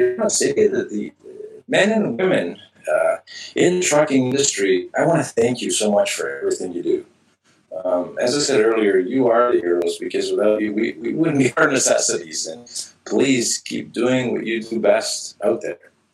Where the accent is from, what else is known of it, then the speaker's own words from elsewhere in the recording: Canada; being a Canadian myself